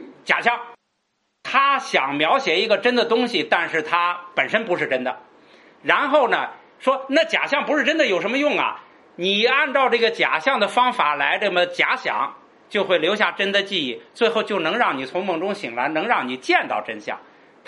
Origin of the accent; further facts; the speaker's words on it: China; 你看四个，我们中国人呢喜欢四个，四六句是吧